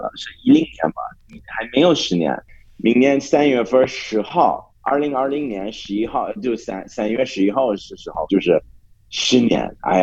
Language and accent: Chinese; Sydney, New South Wales, Australia; Chinese is a second language; now in Hohhot, China; 我从悉尼来的，悉尼澳大利亚。现在我在你们的老家中国，我在北方内蒙古呼和浩特